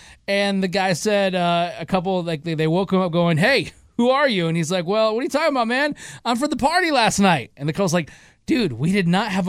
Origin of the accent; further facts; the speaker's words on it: Michigan, United States; I grew up in Michigan right by the border to Windsor.